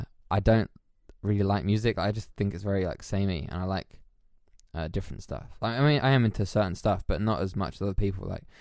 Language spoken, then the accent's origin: English; London, United Kingdom; moved away; because I moved down here from London, right?